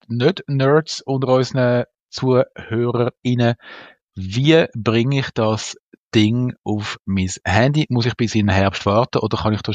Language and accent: German; Zurich, Switzerland; Wir als Zürcher sind natürlich wenig beeindruckt von Google-Gebäuden, weil ganz Zürich ist voll pflastert mit Google-Gebäuden.